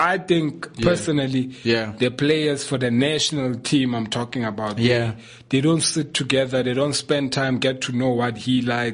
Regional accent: South Africa; Because I'm a South African, you know.

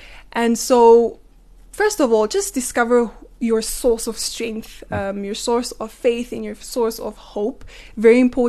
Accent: Windhoek, Khomas, Namibia; First of all, I grew up in Windhoek, stayed in Windhoek.

